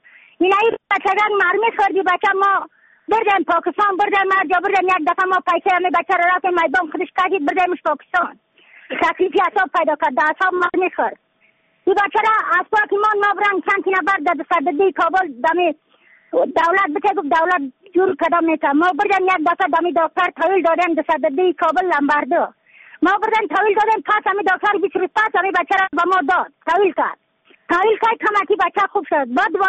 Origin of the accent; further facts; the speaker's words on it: Badakhshan, Afghanistan; از بدخشان هستم، مرکز بدخشان